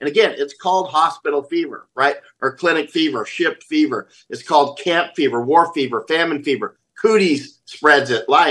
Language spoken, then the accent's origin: English; Florida, United States; I'm from Florida, right? I've been weaponized against mosquitoes since I was a child, right? When you grow up in Florida, you're taught how to pour out the water